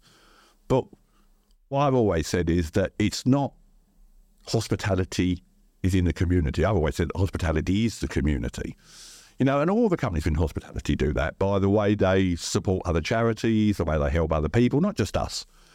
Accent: London, United Kingdom; I come from the East End of London

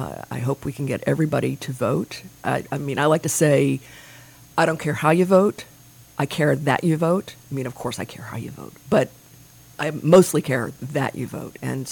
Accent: Chicago, Illinois, United States; now in St. Petersburg, United States; I mean, I come from Chicago, which is kind of a huge city and a very, very deep bench when it comes to filmmaking.

